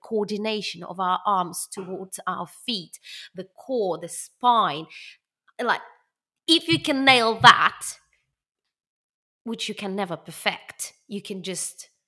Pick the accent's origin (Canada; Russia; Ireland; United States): Russia; But as I was born in Russia and brought up, I consider myself, I think, culturally more Russian than Korean.